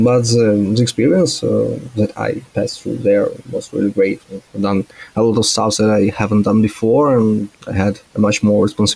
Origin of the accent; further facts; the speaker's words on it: Rostov-on-Don, Rostov Oblast, Russia; English is a second language; now in Moscow, Russia; I was originally from Rostov-on-Don, it's south of Russia